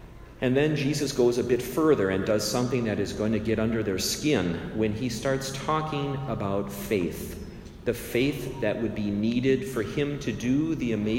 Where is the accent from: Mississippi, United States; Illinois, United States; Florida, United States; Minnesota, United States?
Minnesota, United States; Robbinsdale; I went back to my hometown of Robbinsdale and I celebrated my first Mass as a priest.